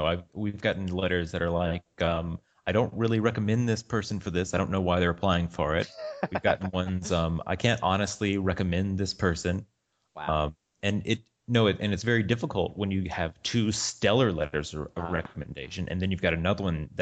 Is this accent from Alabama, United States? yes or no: yes; Alabama, United States; I'm from Alabama and here I am in Iowa.